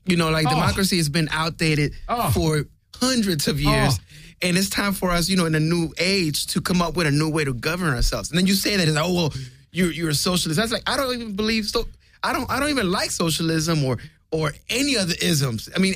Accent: San Juan, Puerto Rico; also born or lived in Ponce; I was born in Puerto Rico, born and raised.

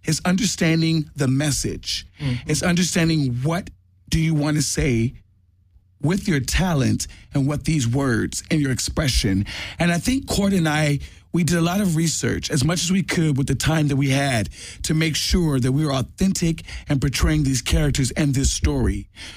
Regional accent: Los Angeles, California, United States; and he's from Atlanta, I'm from Los Angeles, so we come from different backgrounds. I grew up in foster care, very different backgrounds.

